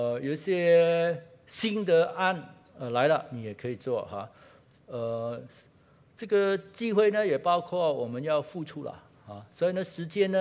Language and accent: Chinese; Kuala Lumpur, Malaysia; 看我在吉隆坡长大的时候